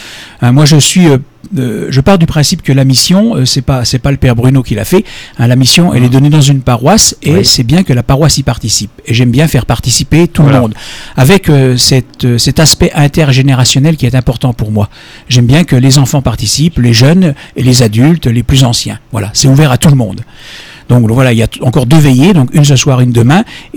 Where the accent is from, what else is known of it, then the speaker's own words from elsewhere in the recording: Grand Est, France; Voilà, non, je suis lorrain d'origine.